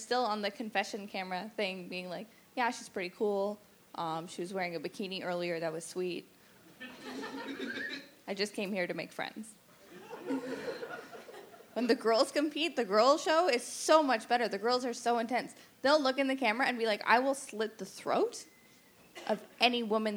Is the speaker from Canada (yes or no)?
yes; Vancouver, British Columbia, Canada; I'm from Vancouver. I'm visiting my mom, my white mom. my mom's also white.